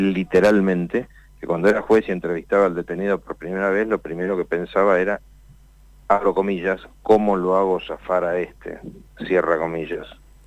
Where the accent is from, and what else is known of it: Argentina